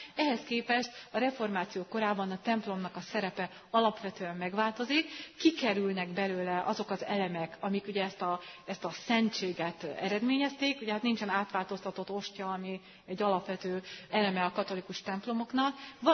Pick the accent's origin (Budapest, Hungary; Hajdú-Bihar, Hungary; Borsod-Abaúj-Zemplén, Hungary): Borsod-Abaúj-Zemplén, Hungary; Miskolc; itt Miskolcon, ahol most vagyunk, noha egyébként jellemző volt ez, bocsánat, én is miskolci vagyok